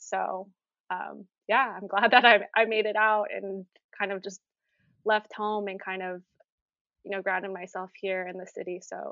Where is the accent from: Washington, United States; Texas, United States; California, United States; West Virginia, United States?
California, United States; Vallejo; now in New York, United States; But I am born and raised in the Bay Area. I'm from Vallejo, you know, same hometown as you. But I've made my way to New York.